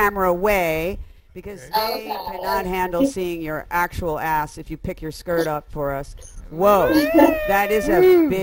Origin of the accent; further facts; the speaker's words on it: Philadelphia, Pennsylvania, United States; And I understand you spent some time in Philly, which is my hometown.